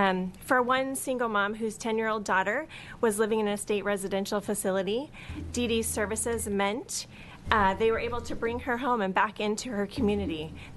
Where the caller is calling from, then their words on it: Bend, Oregon, United States; I come to you today from Sunny Bend.